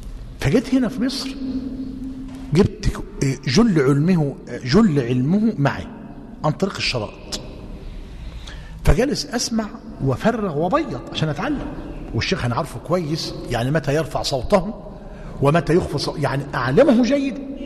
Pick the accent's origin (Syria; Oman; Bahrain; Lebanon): Bahrain; ما هو الانترنت ده انا بسميه عندنا في البحرين كده عزبه ملهاش رئيس